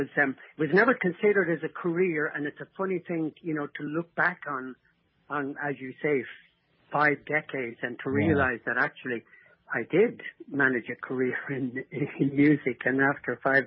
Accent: Dublin, Leinster, Ireland; Born and raised in Dublin City, in Clontarf on the north side.

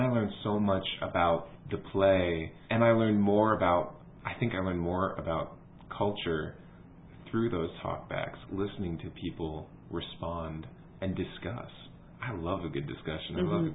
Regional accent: United States; I'm clearly an American.

